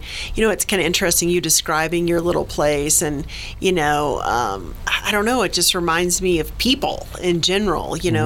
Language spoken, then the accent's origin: English; Jacksonville, Florida, United States; so I'm originally a Floridian.